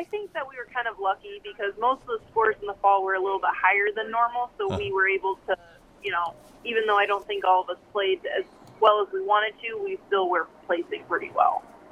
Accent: Indiana, United States; And no, I'm from Indiana, so I don't see a whole lot of mountains. All of our, where I'm from, is all flat.

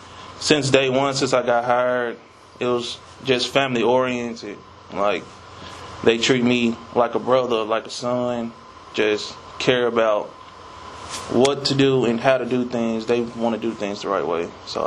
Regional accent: Altheimer, Arkansas, United States; I was raised up in Alzheimer, and I commuted from college to Pine Bluff at UAPB.

